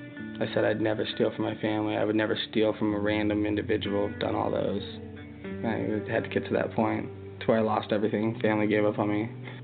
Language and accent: English; Tucson, Arizona, United States; I'm 22 years old. I'm from Tucson, Arizona.